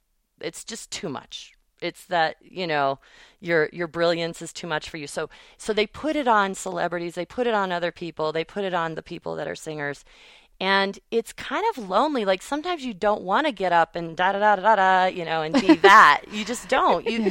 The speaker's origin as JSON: {"language": "English", "town": "Pewaukee", "region": "Wisconsin", "country": "United States", "tie": "born or raised there", "said": "Well, I grew up in El Rancho in Pewaukee, and my mother said I sang my whole life, and there weren't any choirs or arts programs in Pewaukee at the time."}